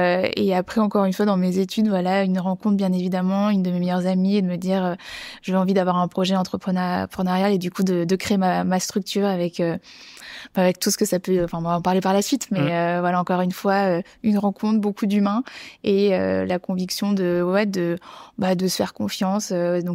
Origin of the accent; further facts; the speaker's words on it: Bordeaux, Nouvelle-Aquitaine, France; Alors j'ai grandi à Bordeaux avec des parents et un frère, on va dire.